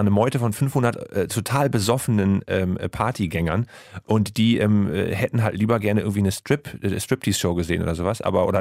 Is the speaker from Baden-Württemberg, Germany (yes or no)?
no; Haltern, North Rhine-Westphalia, Germany; now in London, United Kingdom; Ich komme aus Haltern, das liegt so 20 Minuten von Schalke entfernt.